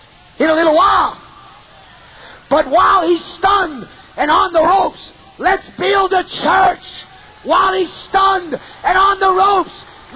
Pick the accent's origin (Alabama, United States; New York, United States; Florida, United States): New York, United States; My mom and dad were sinners. We were raised in New York.